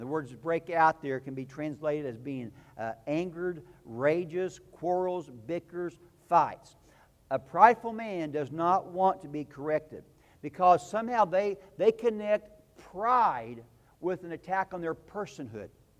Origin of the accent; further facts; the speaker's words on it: Bone Gap, Illinois, United States; I'm from Bone Gap. It's economically depressed.